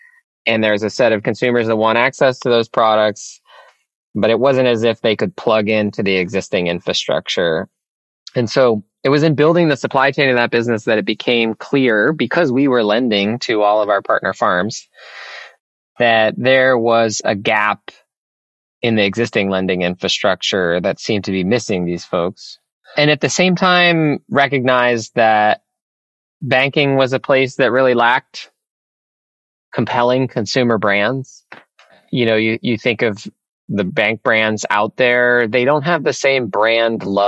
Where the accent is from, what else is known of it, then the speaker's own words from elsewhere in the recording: Brewster, Massachusetts, United States; So I grew up on Cape Cod and Brewster, a little town on Cape Cod Bay.